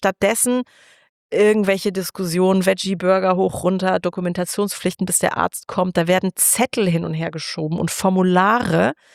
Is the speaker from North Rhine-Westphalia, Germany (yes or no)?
no; Rhineland-Palatinate, Germany; born there; Also ich bin ja gebürtige Rheinland-Pfälzerin